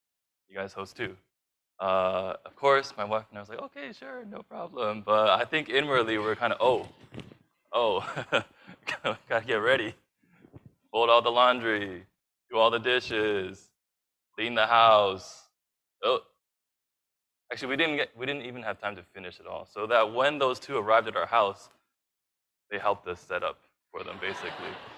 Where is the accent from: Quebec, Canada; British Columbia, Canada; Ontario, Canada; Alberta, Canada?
Quebec, Canada; Montreal; I'm from Montreal, and it's wonderful to be able to host you all again.